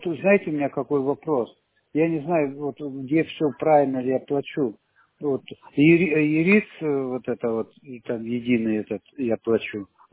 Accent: Siberia, Russia; Так я просто с Сибири, я замороженный.

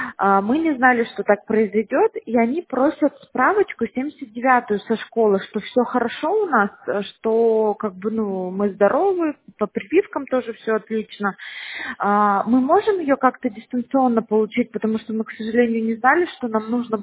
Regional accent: Syktyvkar, Komi Republic, Russia; Мы сами из Сыктывкара

